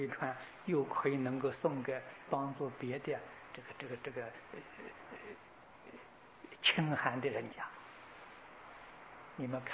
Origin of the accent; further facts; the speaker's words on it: China; 我们中国人讲啊，非义之财啊